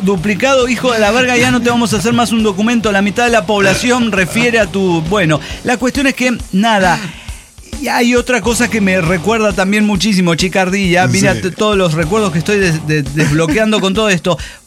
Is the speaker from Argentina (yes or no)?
yes; Córdoba, Argentina; soy un desintegrado de Córdoba capital, más de en Argentina, culiao, más precisamente un culiao de Córdoba, hincha del Club Atlético Belgrano.